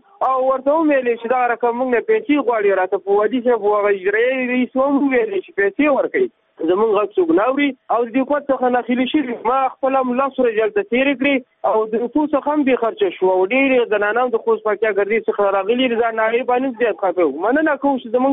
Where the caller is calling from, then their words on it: Helmand, Afghanistan; هلمند ولایت څخه دا پیغام ته تقریر دم چې موږ دې په هلمند ولایت کې یم